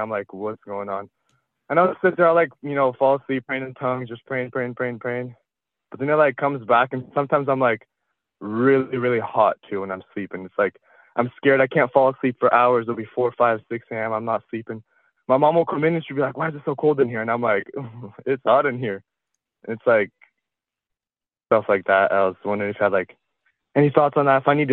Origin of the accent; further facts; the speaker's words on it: Vancouver, Washington, United States; I'm from Vancouver, Washington.